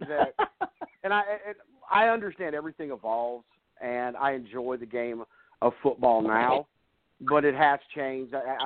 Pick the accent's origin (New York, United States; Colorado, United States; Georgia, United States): Colorado, United States; Denver; I'm not a Cowboys fan. I'm a Broncos fan. Growing up in Denver.